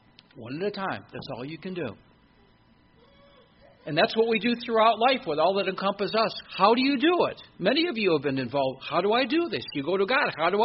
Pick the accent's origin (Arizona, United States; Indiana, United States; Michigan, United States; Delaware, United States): Michigan, United States; St. Clair Shores; he said, well, where are you from? I said, Michigan. He goes, I'm Michigan, too. Whereabouts? Detroit. I'm from Detroit, too. Whereabouts? St. Clair Shores.